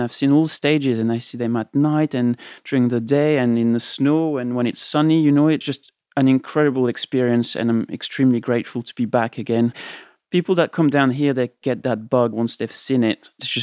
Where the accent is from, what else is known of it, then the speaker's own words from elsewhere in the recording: France; English is a second language; now in South Georgia; Yes, I am. Just in case you haven't noticed my accent.